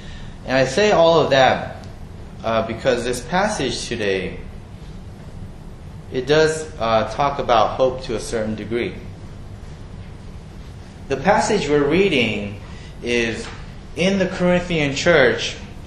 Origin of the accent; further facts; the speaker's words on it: Los Angeles, California, United States; now in Tucson, United States; Originally, I'm from Los Angeles.